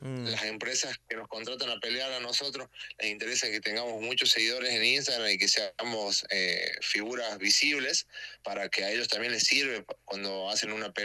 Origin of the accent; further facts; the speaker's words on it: Collagasta, Catamarca, Argentina; a la gente de Collagasta, de mi pueblito, donde me crié, donde nací prácticamente. Vengo de un pueblo chico